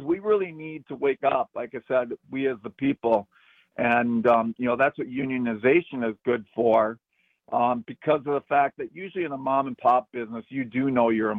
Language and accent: English; Wisconsin, United States; born or raised there; also born or lived in Seattle; now in Los Angeles, United States